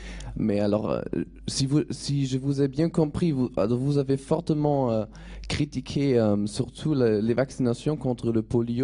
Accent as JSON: {"language": "French", "country": "Germany", "second_language": "French", "said": "et moi, personnellement, je viens de l'Allemagne"}